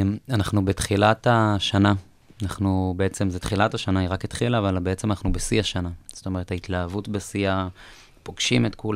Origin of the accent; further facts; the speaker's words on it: Triangle, Israel; now in Herzliya, Israel; אני חי, אני גר עכשיו בהרצליה, אבל במקור אני מאזור, אני גם מושב סלית, אבל אזור המשולש.